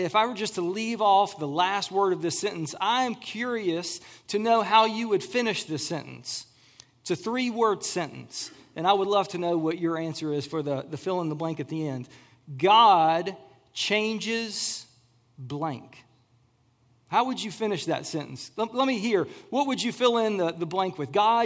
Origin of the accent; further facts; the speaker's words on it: Virginia, United States; I was born and raised in Botetourt County. I passed Pleasant Hill growing up.